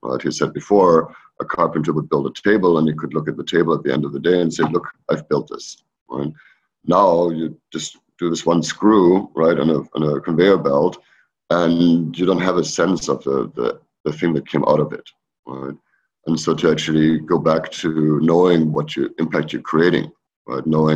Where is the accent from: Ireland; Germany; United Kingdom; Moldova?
Germany; now in United States; I grew up in Germany, you know, and left 20 years ago